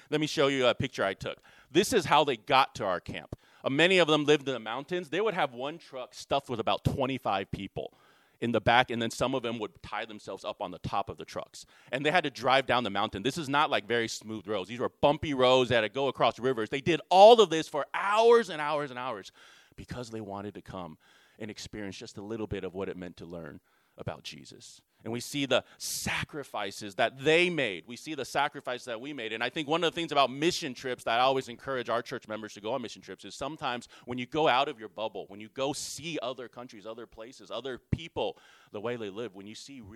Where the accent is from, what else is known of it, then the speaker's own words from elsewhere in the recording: United States; I grew up here in America. Growing up in America, we're just used to nice things, right?